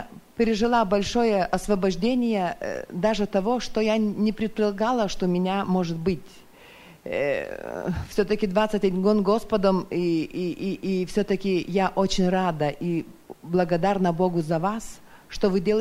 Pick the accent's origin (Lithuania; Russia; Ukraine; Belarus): Lithuania; now in Norway; я приехала из Норвегии, но я сама литовка, и с Богом встретилась в 1991 году в Литве